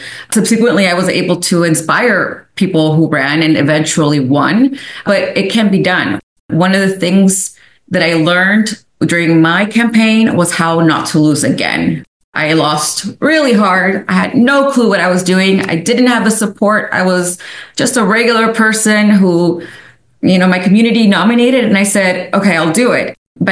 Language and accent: English; United States; As an American, it felt so backwards that we have inspired so many movements